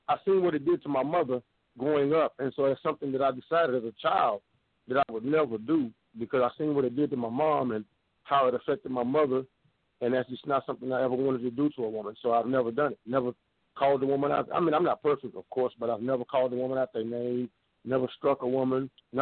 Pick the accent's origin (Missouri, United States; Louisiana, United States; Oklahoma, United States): Oklahoma, United States; Tulsa; I'm from Blackwall Street, Tulsa, Oklahoma.